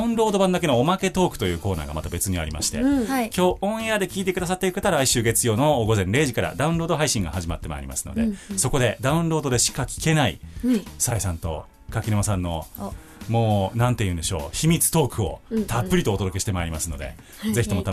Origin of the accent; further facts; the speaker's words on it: Kobe, Hyogo, Japan; 中学の時に阪神大震災が僕あって、あの地元が神戸なんですけど、被災地だったので、